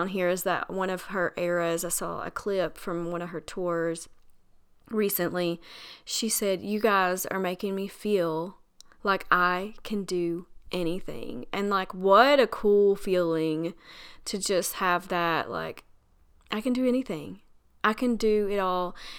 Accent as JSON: {"language": "English", "region": "Tennessee", "country": "United States", "said": "if you've ever been to Dollywood, I'm from Tennessee, so we go to Dollywood."}